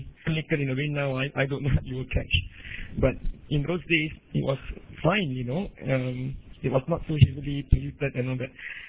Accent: Singapore; I'm a Singaporean. I have been a Singaporean all my life.

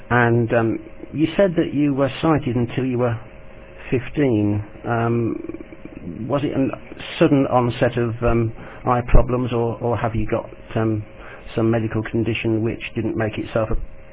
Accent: England, United Kingdom; Yeah, now, this is going to sound very silly, but you must remember I am English.

